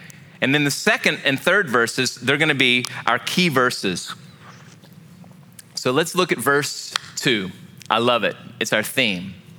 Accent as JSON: {"language": "English", "region": "Louisiana", "country": "United States", "tie": "born or raised there", "said": "And if you know anything growing up in Southwest Louisiana, you know this, that alcohol affects some people."}